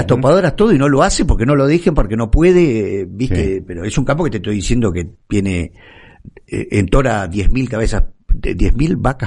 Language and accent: Spanish; Argentina; un país ganadero como la Argentina, porque somos ganaderos